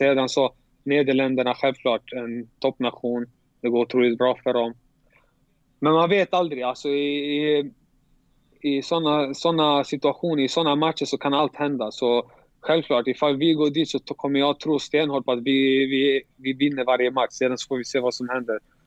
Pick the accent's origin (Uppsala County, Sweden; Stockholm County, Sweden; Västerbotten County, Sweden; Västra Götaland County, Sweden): Västra Götaland County, Sweden; Borås; also born or lived in Falun; Vi var inte från Borås från första början. Vi bodde i Falun. Pappa ville att vi skulle flytta till Borås på grund av att det fanns bättre förutsättningar för familjen.